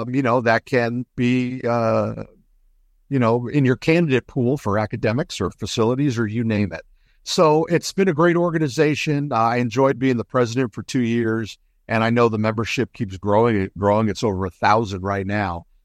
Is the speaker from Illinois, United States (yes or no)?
no; New York, United States; born there; my folks are from New York. I was born in New York.